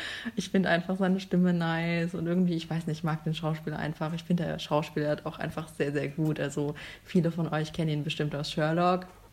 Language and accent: German; Germany; Bei uns in Deutschland gibt es halt süßes Popcorn. Das ist so. Wenn du bei uns Popcorn holst, ist es immer süß. Das ist so, glaube ich, einfach so eine Kindheitssache.